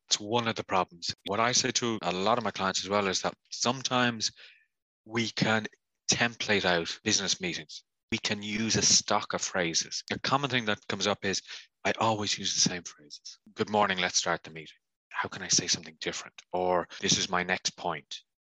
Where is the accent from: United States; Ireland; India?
Ireland; or me as an Irish speaker wouldn't realize when somebody says, I'll see you in the afternoon, that it could be up till 7 or 8 o'clock, depending.